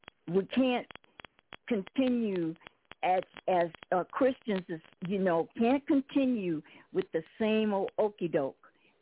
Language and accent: English; Arizona, United States; born there; because I was born here in Maricopa County